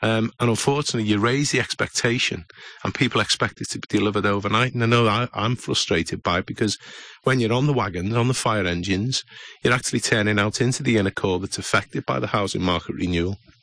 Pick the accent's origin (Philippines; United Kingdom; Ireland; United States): United Kingdom; Liverpool, North West England; Well, I was born in Wavertree, live in the house now. That was my father's house and my grandfather's house. And I went to school locally.